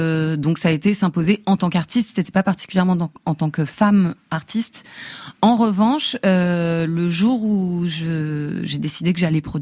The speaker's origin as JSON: {"language": "French", "town": "Paris", "region": "Île-de-France", "country": "France", "tie": "born or raised there", "said": "moi j'ai grandi à Montmartre"}